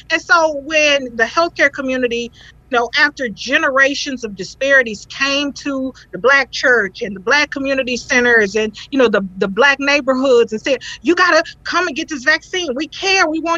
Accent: the South, United States; originally, you know, I'm from the South

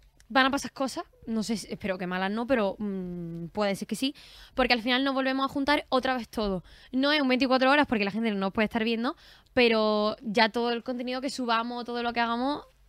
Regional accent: Granada, Andalusia, Spain; O sea, somos las dos de Granada, ella es de Huetortájar y mi madre es de Villanueva de Mesía, que es del pueblo de al lado, que es como, yo lo considero mi pueblo.

